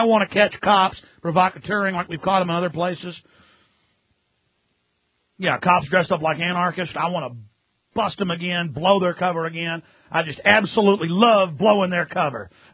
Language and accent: English; Dallas, Texas, United States; now in Austin, United States; And I just saw Al Gore, who was in my hometown, Austin, my adopted hometown. I'm actually from Dallas.